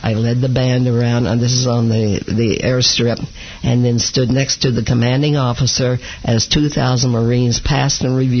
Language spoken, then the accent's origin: English; Los Angeles, California, United States; If I'm going to do any work, I'll do it in Los Angeles, my hometown.